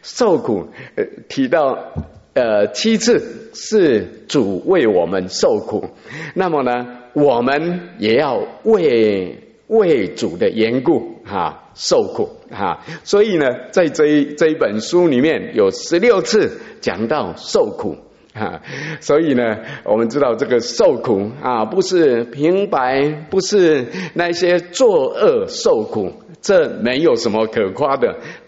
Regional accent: Tainan, Taiwan; 在台南，我们台南人

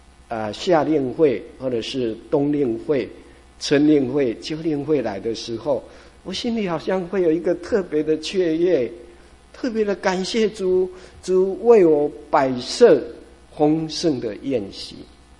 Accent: Dongshi, Chiayi County, Taiwan; 我是1953年在嘉义东石海边出生的。我们那里那个年代生活非常的困苦，而且那边的庙宇很多，小小的村庄就有三个庙宇。

